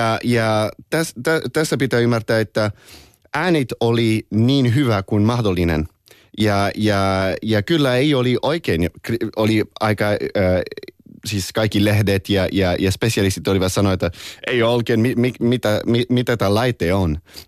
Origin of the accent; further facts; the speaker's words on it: France; born there; Finnish is a second language; also born or lived in London; Mä oon syntynyt Ranskassa ja mä oon puoli suomalainen, puoli ranskalainen tuottaja. Ja se on just miksi mun suomen kieli voi kuulostaa vähän oudolta. Mä oon asunut aika pitkään Lontoossa